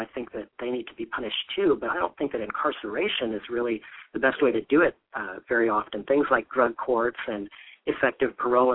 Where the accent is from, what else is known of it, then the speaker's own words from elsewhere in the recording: Texas, United States; I'm talking to you from Texas. It's my home state.